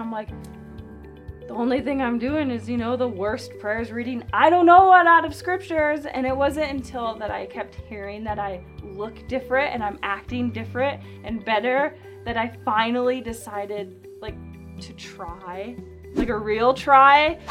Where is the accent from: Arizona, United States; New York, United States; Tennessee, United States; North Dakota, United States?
New York, United States; And so I'm stubborn New Yorker.